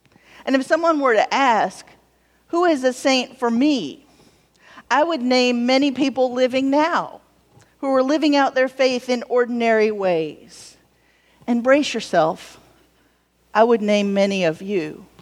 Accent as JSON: {"language": "English", "region": "Georgia", "country": "United States", "tie": "born or raised there", "also_born_or_lived": "Florida", "said": "I grew up in the Methodist Church of the 70s and 80s. In places like Georgia and Florida."}